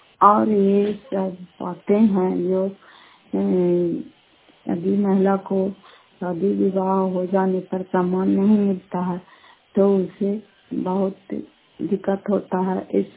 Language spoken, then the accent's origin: Hindi; Nalanda, Bihar, India; घर फतेहपुर पंचायत मुखरौता जिला नालंदा कराचा ब्लॉक की निवासी हूँ